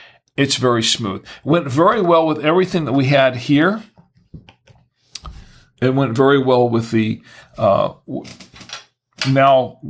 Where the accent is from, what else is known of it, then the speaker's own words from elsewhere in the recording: United States; Not so much me, also being American, but a lot of Americans do.